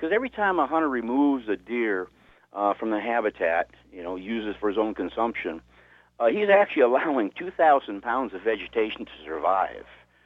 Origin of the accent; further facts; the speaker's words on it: Michigan, United States; From my experience, I grew up in northern Michigan. I grew up near Alpena.